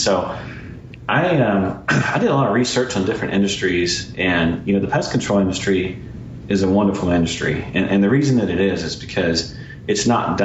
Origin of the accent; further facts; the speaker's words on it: Raleigh, North Carolina, United States; I am in Raleigh, North Carolina. I've been here since, I grew up in Raleigh.